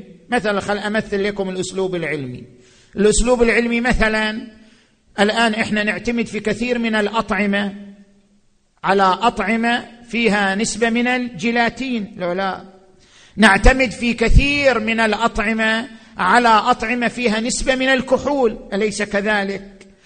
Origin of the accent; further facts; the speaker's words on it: Oman; في الخليج عندنا في عمان وفي المملكة العربية السعودية